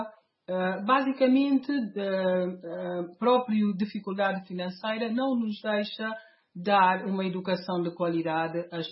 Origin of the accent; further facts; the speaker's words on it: Guinea-Bissau; moved away as an adult; also born or lived in Portugal; now in United Kingdom; Eu nasci, cresci na Guiné-Bissau, tive a oportunidade de estudar na escola primária, na escola secundária, no liceu, e ainda frequentei lá a Faculdade de Direito de Bissau. Depois fui para Portugal, onde vivi alguns anos, e depois mudei para a Inglaterra